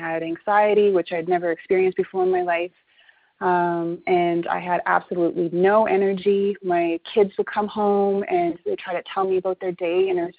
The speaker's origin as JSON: {"language": "English", "town": "Calgary", "region": "Alberta", "country": "Canada", "said": "I'm from Calgary, Alberta, Canada. So that's about an hour and a half away from Banff, Alberta."}